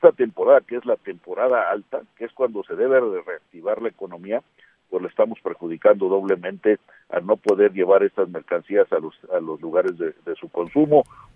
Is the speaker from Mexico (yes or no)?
yes; Mexico; Yo soy mexicano y conozco la temática.